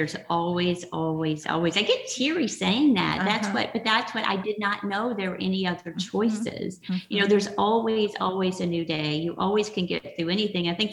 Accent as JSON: {"language": "English", "region": "Arkansas", "country": "United States", "tie": "born or raised there", "said": "I grew up in Arkansas. I didn't know anything about therapy or, you know, I'd never even heard of that."}